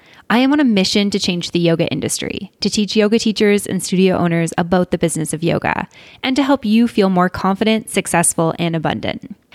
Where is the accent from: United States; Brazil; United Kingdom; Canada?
Canada; I'm from Canada, but Michigan's one of the states I haven't been to.